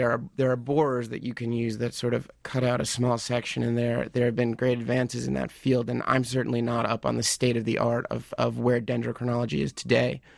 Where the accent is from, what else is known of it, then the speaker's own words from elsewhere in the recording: East, United States; I started doing a lot of backpacking when I was a teenager, and I grew up in the East.